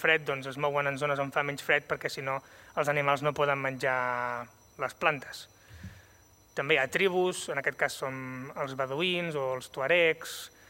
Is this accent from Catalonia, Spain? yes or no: yes; Banyoles, Catalonia, Spain; jo sóc originari de Banyoles, de per aquí a prop